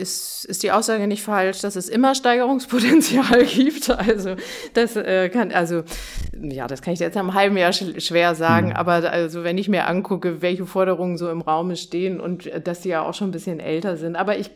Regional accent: Schleswig-Holstein, Germany; now in Hamburg, Germany; ich komme ja eher aus Dithmarschen, von einem kleinen Dorf mit 1000 Seelen

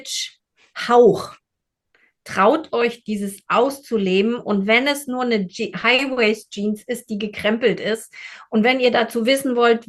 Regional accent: East Germany, Germany; Ah ja, ich bin ein Kind der 80er. Und aufgewachsen in der DDR

